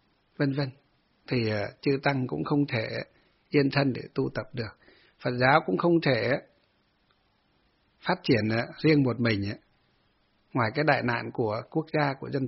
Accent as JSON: {"language": "Vietnamese", "region": "Hòa Bình", "country": "Vietnam", "said": "những bà con ở quê hương của chúng tôi ngày xưa ở trên Hòa Bình"}